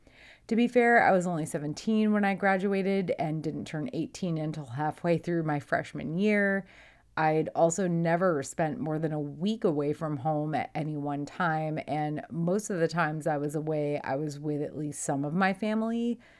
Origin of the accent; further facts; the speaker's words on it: Connecticut, United States; moved away as an adult; but really I knew that I wanted to be somewhere warmer than my home state of Connecticut.